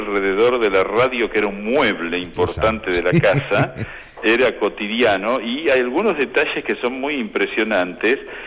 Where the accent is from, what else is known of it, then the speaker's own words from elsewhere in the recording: Argentina; lo que somos capaces los argentinos.